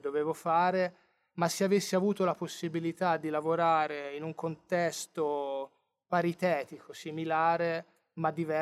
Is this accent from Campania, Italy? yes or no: no; Cecina, Tuscany, Italy; born there; sono nato a Cecina in provincia di Livorno nell'83 a novembre.